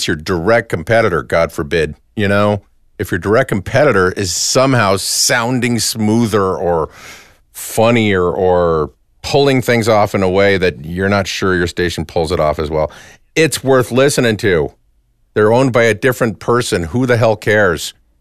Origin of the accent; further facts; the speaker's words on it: Alaska, United States; You know, it didn't matter that I came from Alaska.